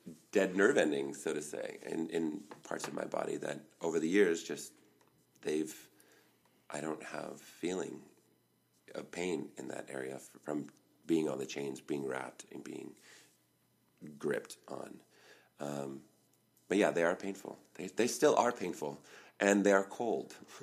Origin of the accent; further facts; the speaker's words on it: Las Vegas, Nevada, United States; born and raised in Las Vegas, what? Like, a Vegas native is now going to be, you know, in a Cirque du Soleil show, acrobat